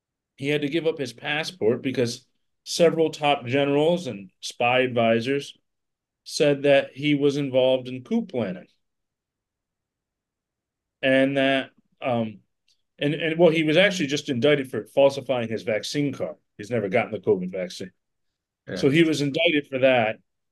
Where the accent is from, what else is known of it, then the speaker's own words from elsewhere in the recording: Braddock Hills, Pennsylvania, United States; Look, I come from Braddock Hills area, which is a nice community right up above Braddock, up on the hill. A pretty middle class area